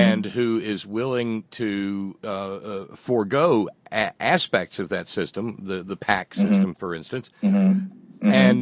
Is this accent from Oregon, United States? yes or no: no; Alabama, United States; because I was Southern born and I'm born and raised in Alabama. I live in Appalachia.